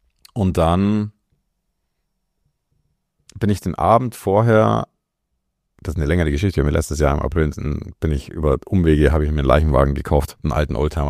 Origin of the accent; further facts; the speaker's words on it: Aindling, Bavaria, Germany; ich bin in Aindling aufgewachsen, ich habe keinerlei Beziehungen mehr zu dieser Ortschaft und zu den Leuten da auch.